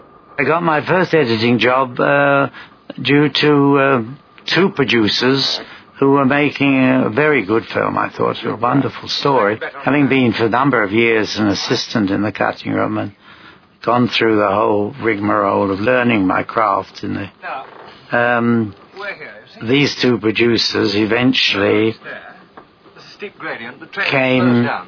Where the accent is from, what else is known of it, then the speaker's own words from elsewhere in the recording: London, United Kingdom; I grew up in London, in the East End of London, and I went to what is called an English grammar school at Brentwood.